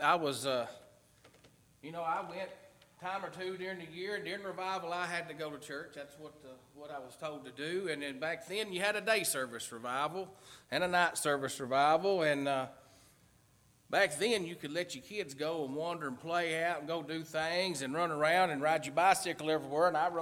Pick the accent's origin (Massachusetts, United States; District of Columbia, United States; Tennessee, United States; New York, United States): Tennessee, United States; Lafayette; Born and raised in Lafette, Tennessee.